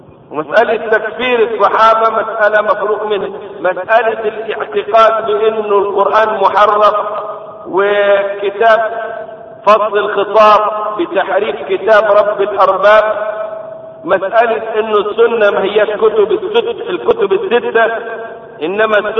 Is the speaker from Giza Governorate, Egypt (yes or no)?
yes; Giza, Giza Governorate, Egypt; وكان خطيبا لمسجد كبير مشهور عندنا في الجيزة هنا